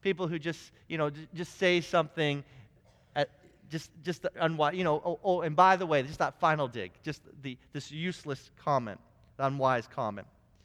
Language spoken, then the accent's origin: English; Canada; I'm Canadian, I know how to drive through winter storms.